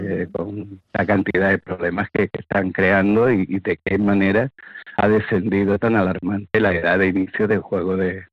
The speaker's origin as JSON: {"language": "Spanish", "town": "Málaga", "region": "Andalusia", "country": "Spain", "said": "yo soy de Málaga y en Málaga, en el sector de carretera de Cádiz, tenemos 27 casas de apuestas"}